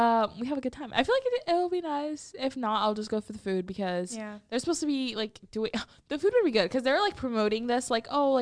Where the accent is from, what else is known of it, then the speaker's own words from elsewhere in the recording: Texas, United States; I was like, I am from Texas, but I'm never outside for more than 30 minutes at a time.